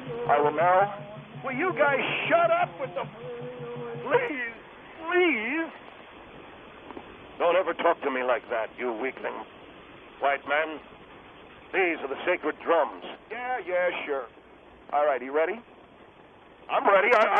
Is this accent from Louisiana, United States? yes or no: no; Bronx, New York, United States; my wife Sylvia here. We come from originally from the Bronx, from Las Vegas.